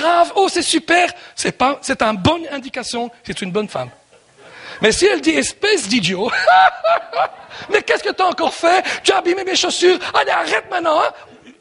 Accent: Belgium; Je suis belge de nationalité.

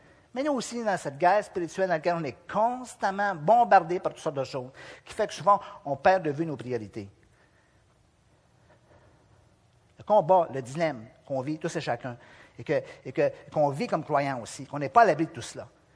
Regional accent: Quebec, Canada; moi, je suis un petit Québécois de classe moyenne qui vient d'une petite ville qui s'appelle, je ne vous le dirai pas

